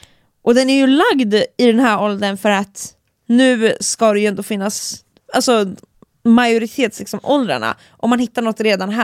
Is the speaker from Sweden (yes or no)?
no; Finland; Tänk på att jag är finsk.